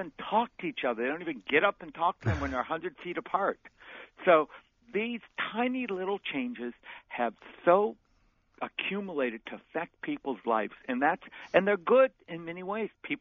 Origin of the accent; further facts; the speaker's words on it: Wisconsin, United States; I grew up in Wisconsin. People in the Midwest, kids always had milk.